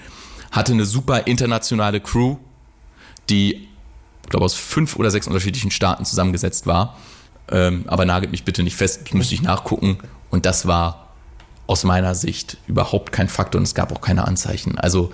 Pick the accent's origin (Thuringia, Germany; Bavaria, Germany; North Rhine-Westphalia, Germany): North Rhine-Westphalia, Germany; Düsseldorf; also born or lived in London / Vienna / Hanover; Also nur weil ich aus Düsseldorf komme, bin ich jetzt kein Rhein-Fire-Fan. Ich habe vorher in London, Wien und Hannover länger gewohnt, als ich inzwischen in Düsseldorf wohne.